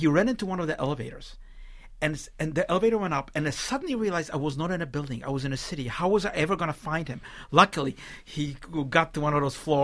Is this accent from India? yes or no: no; Poland; also born or lived in Israel; now in United States; I came from Poland via Israel to New York.